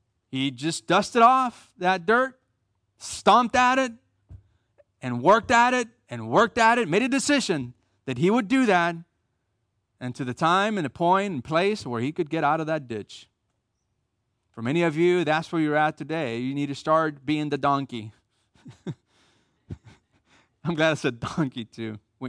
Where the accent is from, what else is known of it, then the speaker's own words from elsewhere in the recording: United States; You got to be kidding me. I'm an American.